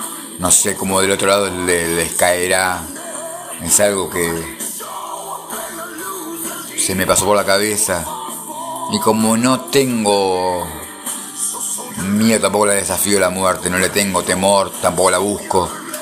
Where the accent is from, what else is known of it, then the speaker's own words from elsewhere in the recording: Argentina; obviamente mi país, mi tierra, Argentina, que la amo.